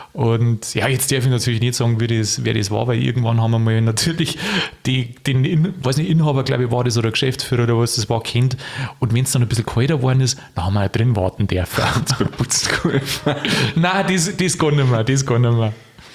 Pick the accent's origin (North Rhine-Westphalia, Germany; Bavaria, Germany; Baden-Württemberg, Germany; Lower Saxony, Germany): Bavaria, Germany; Also ich darf wirklich da in meine Heimat, darf nach Niederbayern fahren.